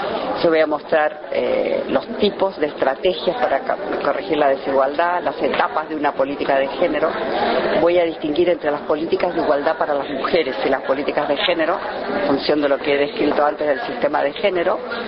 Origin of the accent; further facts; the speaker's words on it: Argentina; born there; also born or lived in Chile; Yo nací en Argentina, viví muchos años en Chile